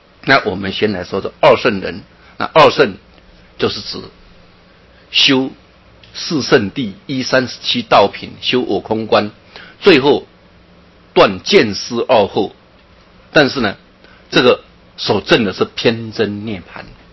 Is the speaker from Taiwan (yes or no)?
yes; Taiwan; 我小时候真的日子过得很苦，我们乡下长大，对吧？光复那一年生的，